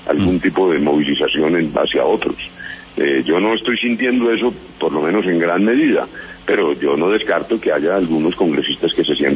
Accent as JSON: {"language": "Spanish", "country": "Colombia"}